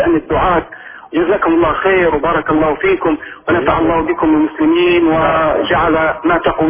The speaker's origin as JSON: {"language": "Arabic", "country": "Libya", "said": "رسالة كبيرة نحن كليبيين"}